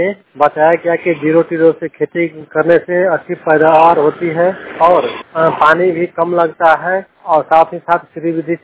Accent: Bihar, India; भगवान पटन जिला कैमूर का निवासी हूँ।

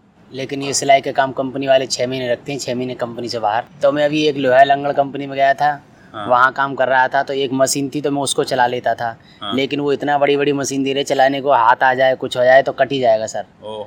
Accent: Mathura, Uttar Pradesh, India; मैं सर मथुरा का रहने वाला हूँ।

